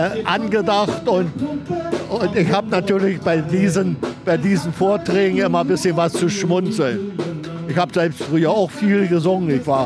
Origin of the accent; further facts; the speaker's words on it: Berlin, Germany; Ich bin groß geworden in Reinickendorf, hier im Bezirk Reinickendorf, da habe ich und bin eigentlich immer in Reinickendorf geblieben, später war ich, also hier Reinickendorf Ost war das früher, Residenzstraße